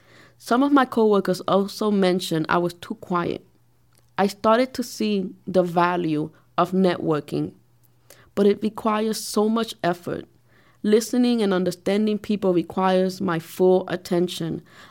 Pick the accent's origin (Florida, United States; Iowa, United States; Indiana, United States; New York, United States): New York, United States; Eventually, someone mentioned that I spoke differently because I was from New York.